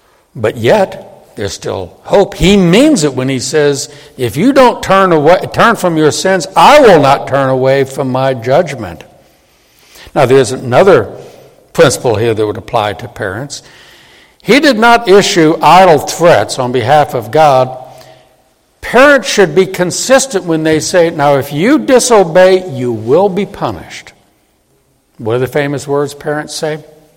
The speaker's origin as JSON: {"language": "English", "region": "Louisiana", "country": "United States", "said": "I'm from southern Louisiana, but I'm not a Cajun."}